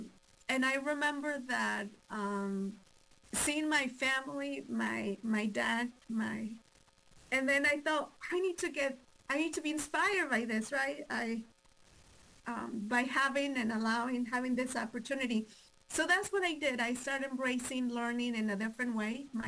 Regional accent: Mexico; now in United States; I was born and raised in Mexico. I came to the United States. Oh, if we do the math, it will be a while ago.

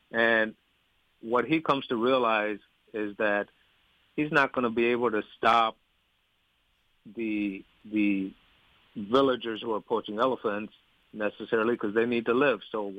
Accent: India; English is a second language; now in United States; it reminds me of my interaction first coming to the United States as an Indian immigrant and being thrown in the inner city with a bunch of inner city kids and trying to make my way.

